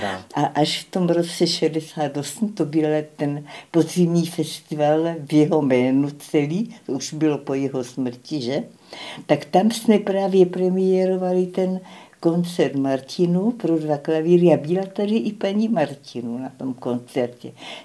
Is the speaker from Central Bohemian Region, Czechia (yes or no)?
no; Kyjov, South Moravian Region, Czechia; also born or lived in Žeravice; Já jsem se narodila v Žeravicích, to je tam u Kyjova, u Vzence, pak jsme bydleli v Kyjově. No a mamička byla ze Strážnice